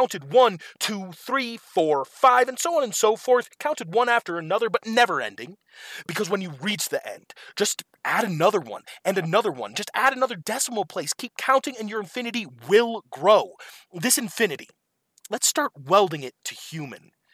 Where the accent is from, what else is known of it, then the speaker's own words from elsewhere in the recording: Aspen, Colorado, United States; I grew up in Aspen. I went to school in a little place called Cornell in Iowa. And after graduating, I came back to live with my parents